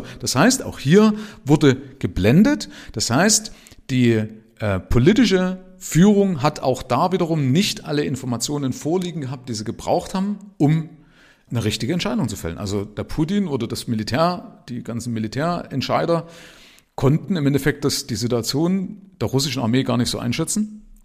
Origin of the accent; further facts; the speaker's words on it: Germany; Ich bin ja in der DDR aufgewachsen, also zur Zeit der Wende 1989 war ich 19.